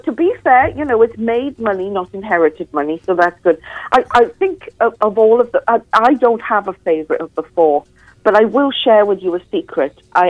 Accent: Wales, United Kingdom; I grew up in Wales, being Welsh.

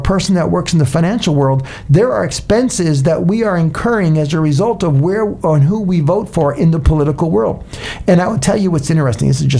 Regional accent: New York, United States; also born or lived in California; I was raised in New York and then in California

